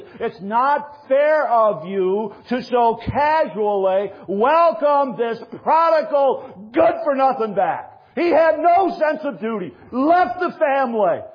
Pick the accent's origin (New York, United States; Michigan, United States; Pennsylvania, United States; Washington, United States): Michigan, United States; Now that holds significance to me because I'm from Michigan.